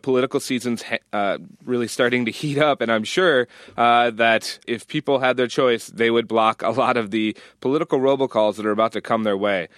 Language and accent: English; Buffalo, New York, United States; I grew up in Buffalo, so we would get one when they closed the roads in the schools.